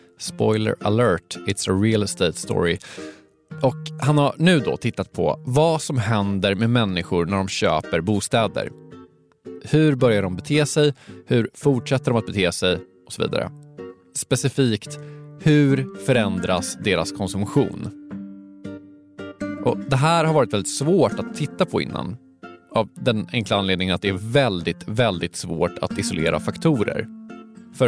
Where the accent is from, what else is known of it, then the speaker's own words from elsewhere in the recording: Stockholm, Stockholm County, Sweden; Och visst, jag är från Stockholm.